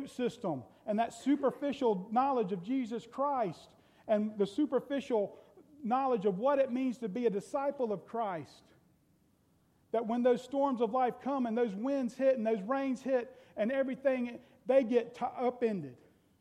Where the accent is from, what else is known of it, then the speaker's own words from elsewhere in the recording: Florida, United States; You know, growing up in Florida, we lived right in front of an orange grove.